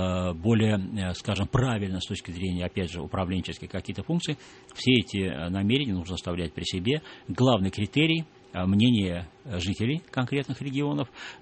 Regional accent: Saint Petersburg, Russia; при въезде с моря в мой родной город Санкт-Петербург.

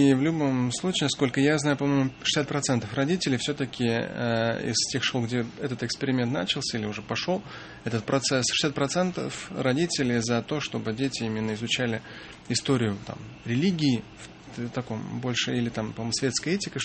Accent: Russia; я могу это сказать как мусульманин, я лучше скажу это просто как человек верующий, но как россиянин.

